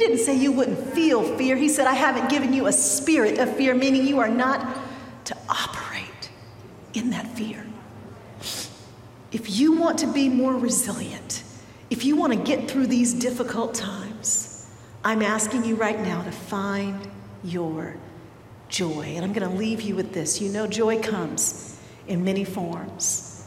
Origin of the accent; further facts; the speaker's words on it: Denver, Colorado, United States; now in Atlanta, United States; even though we grew up in Denver, Colorado, where we went to middle school and high school together.